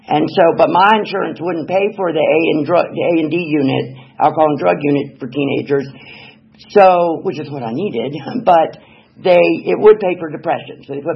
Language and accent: English; Atlanta, Georgia, United States; born there; So I was born in Atlanta in Piedmont Hospital.